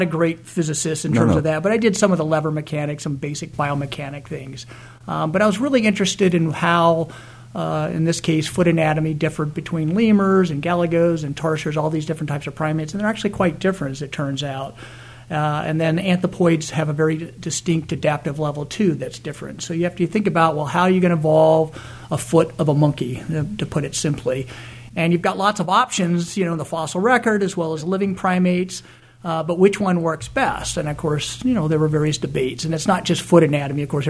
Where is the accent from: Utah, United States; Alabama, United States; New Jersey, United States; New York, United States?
Utah, United States; Salt Lake City; born there; also born or lived in California; I was born in Salt Lake City, Utah, so I'm a Western boy compared to the Midwest here, and we moved around a lot. I actually went to three different high schools, but when I was a sophomore in high school in a school in California